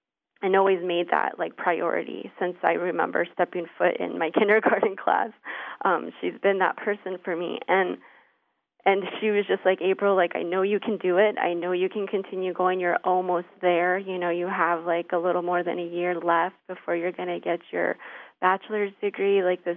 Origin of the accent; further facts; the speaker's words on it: Albuquerque, New Mexico, United States; also born or lived in Navajo Nation; I was born on the Navajo Nation and grew up in Albuquerque, New Mexico.